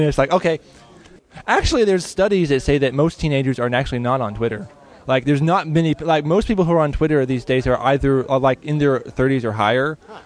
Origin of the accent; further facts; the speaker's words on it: Lexington, Kentucky, United States; Because I'm not from a big city. I'm from Lexington, Kentucky, which is like a big city.